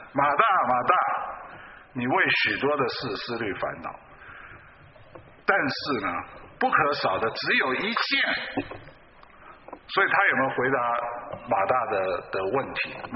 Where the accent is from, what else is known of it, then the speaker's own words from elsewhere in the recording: China; 所以好像我们中国人很多客气都是假的